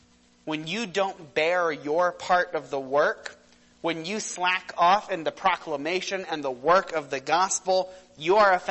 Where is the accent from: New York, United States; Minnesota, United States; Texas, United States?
Texas, United States; Well, I'm from Texas, and most of you aren't.